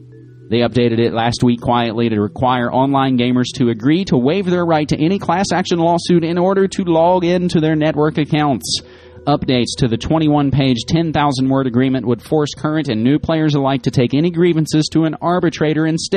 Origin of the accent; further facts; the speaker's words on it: West Virginia, United States; So from China to my home state of West Virginia by way of ArsTechnica.com